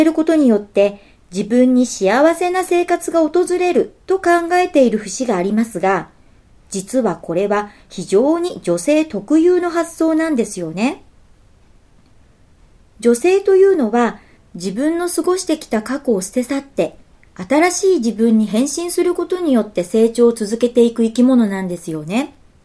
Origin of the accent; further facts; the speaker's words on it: Niigata, Japan; 同じ新潟県出身だね。